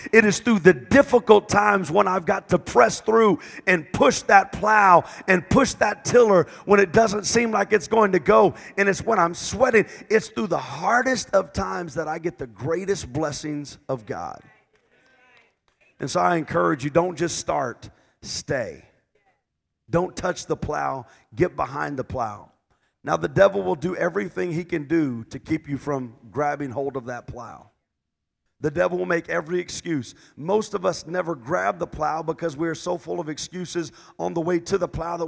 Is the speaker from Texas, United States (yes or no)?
yes; Texas, United States; I was raised right here in South Texas. Seguin, San Antonio, Floresville, Stockdale, all of these little areas, Lockhart, Luling, South Texas.